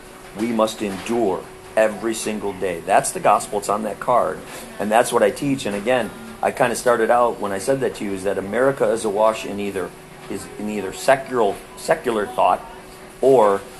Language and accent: English; Wisconsin, United States; also born or lived in Missouri; I grew up in central Wisconsin, and then we lived in central Missouri for a while.